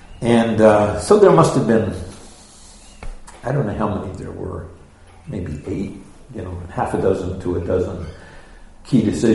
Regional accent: United States; I'm an American. I speak English.

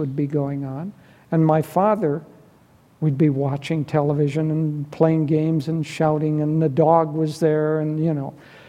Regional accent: Minnesota, United States; I grew up in Minnesota

